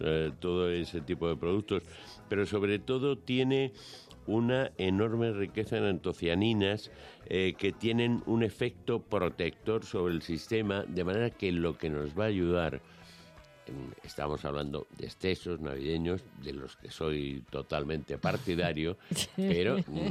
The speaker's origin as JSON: {"language": "Spanish", "region": "Sicily", "country": "Italy", "said": "No, vengo de Sicilia."}